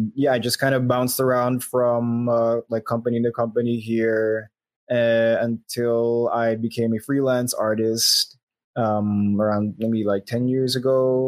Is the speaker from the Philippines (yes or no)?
yes; Philippines; I'm from the Philippines.